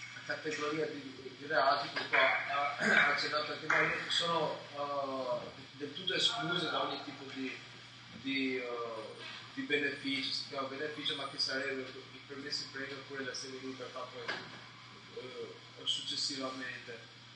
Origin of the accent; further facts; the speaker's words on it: Albania; io sono albanese, sono stato condannato per sequestro di persona a scopo di estorsione, io sono in carcere da 12 anni, quindi adesso sono a 32